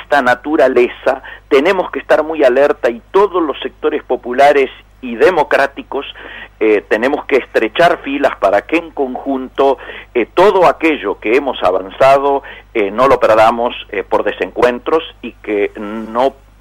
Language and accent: Spanish; Argentina